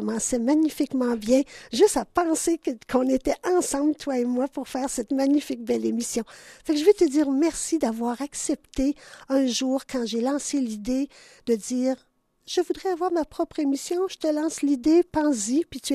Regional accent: Ontario, Canada; born there; first language English/French; C'est parce que moi, vous le savez, je suis née en Ontario. Ma langue natale est et l'anglais et le français.

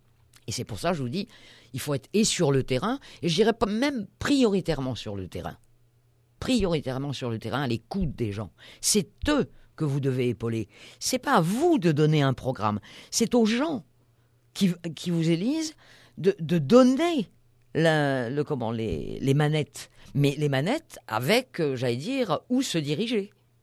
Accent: Auvergne-Rhône-Alpes, France; de ce petit village d'où je suis, nous sommes limitrophes des Hautes-Alpes. Donc nous avons un climat beaucoup plus continental que ne serait-ce que les habitants

